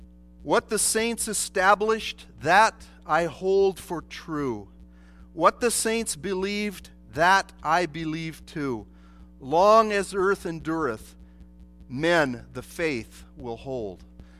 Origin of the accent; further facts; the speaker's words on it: Idaho, United States; when I was a kid in the Lutheran Sunday school, I grew up out in Idaho, and I wasn't even in a Christian family, but somehow my mom sent me to a Sunday school in a Lutheran church.